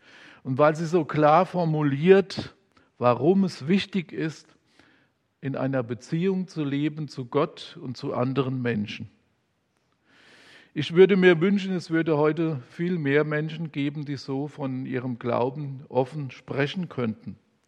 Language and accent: German; Worms, Rhineland-Palatinate, Germany; Und ich komme auch aus Worms und mir ist diese Arbeit im Weinberg sehr vertraut